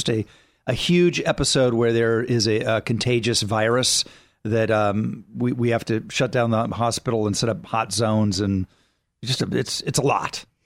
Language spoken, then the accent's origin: English; Texas, United States; I'm a Texan, so I picked who are like the iconic Texans